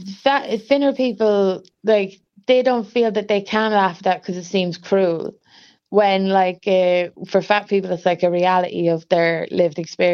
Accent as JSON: {"language": "English", "region": "London", "country": "United Kingdom", "tie": "born there", "also_born_or_lived": "Germany", "said": "I was born in London. My Irish side of my family lived around Cricklewood, around that way."}